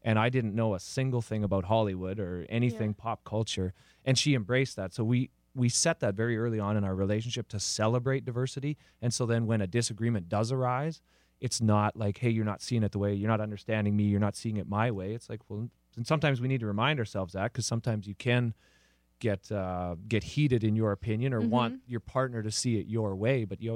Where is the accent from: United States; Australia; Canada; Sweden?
Canada; like I'm a Canadian, she's American.